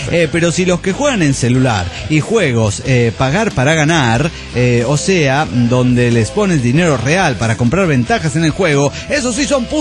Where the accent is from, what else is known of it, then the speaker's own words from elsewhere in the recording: Mexico; moved away; Digo, emigramos de México en algún momento por la violencia y demás.